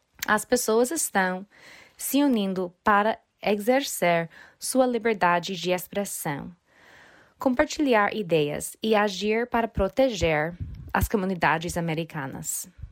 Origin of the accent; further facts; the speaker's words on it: United States; Portuguese is a second language; Eu sou dos Estados Unidos e atualmente eu moro nos Estados Unidos, no Nordeste, em um estado que se chama New Hampshire.